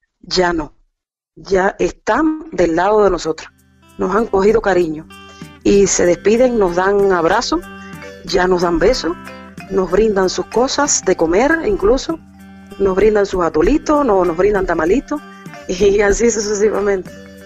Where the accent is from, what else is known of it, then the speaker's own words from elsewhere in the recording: Cuba; moved away as an adult; literaturas en Cuba, pero con la conciencia puesta en brindar lo mejor de los conocimientos aprendidos en mi país para ayudar a esta población de aquí